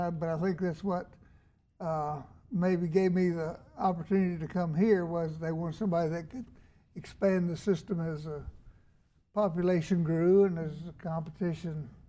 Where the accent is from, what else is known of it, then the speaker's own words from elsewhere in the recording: Arkansas, United States; I'm from Arkansas originally.